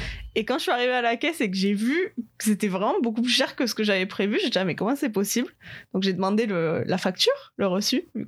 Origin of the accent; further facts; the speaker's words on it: Southern France, France; Je suis du sud de la France, j'ai fait mes études à Montpellier.